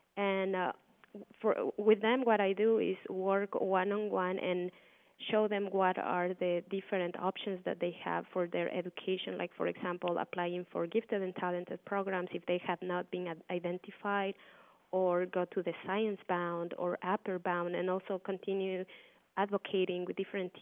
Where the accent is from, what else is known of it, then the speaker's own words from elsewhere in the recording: Quito, Pichincha, Ecuador; I was born in Quito, the capital of Ecuador, and growing up in the admixed and bustling capital city with an impressive fusion of history and culture and ethnicities